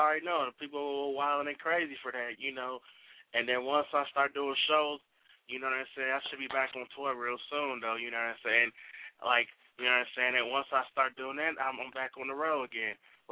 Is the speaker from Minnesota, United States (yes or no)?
yes; Minneapolis, Minnesota, United States; And, like, I'm originally from Minneapolis and Minnesota.